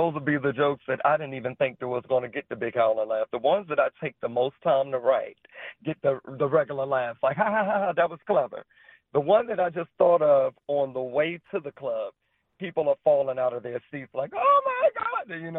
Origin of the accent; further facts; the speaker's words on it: United States; I'm originally from the DMV area, and I grew up in Warren County.